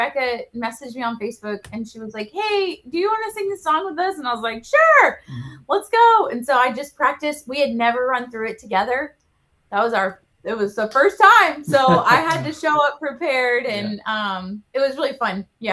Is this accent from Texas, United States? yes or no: yes; Texas, United States; we would talk about her being a fiddle player because we're from Texas.